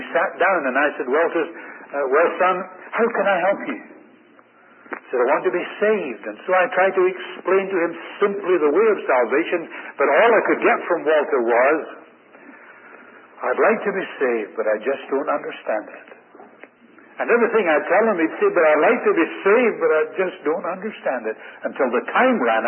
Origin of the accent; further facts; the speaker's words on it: Scotland, United Kingdom; accent: Scottish; He looked up in surprise, I suppose because of my Scottish accent.